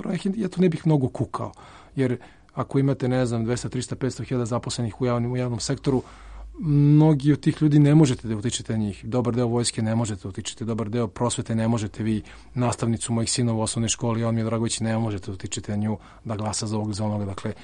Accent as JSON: {"language": "Serbian", "country": "Serbia", "said": "ja i to vam govorim kao pravnik, a ne kao Srbin"}